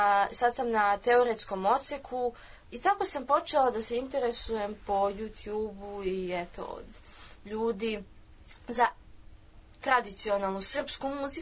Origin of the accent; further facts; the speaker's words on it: Belgrade, City of Belgrade, Serbia; born there; Rođena sam u Beogradu 2002. godine, 30. oktobra